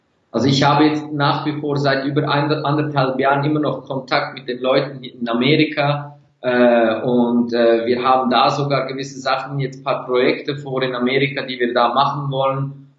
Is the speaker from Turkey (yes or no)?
yes; Turkey; Seitdem bin ich so fast 60-70% vegan als Türke, und ich liebe Fleisch.